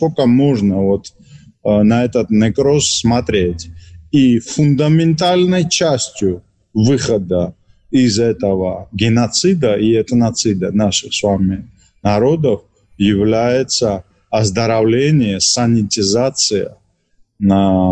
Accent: Georgia; Признаю, я эмоциональный грузин.

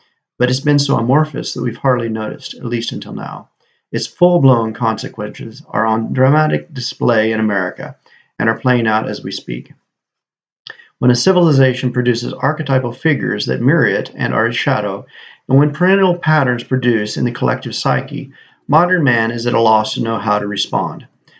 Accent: Midwest, United States; also born or lived in Russia / United Kingdom / Netherlands / France; now in East Tennessee, United States; I'm an American. I grew up in the heartland and have spent much of my adult life abroad, which includes living in Russia, the United Kingdom, the Netherlands, and France. For me, the South of France is home, but I currently reside in East Tenn

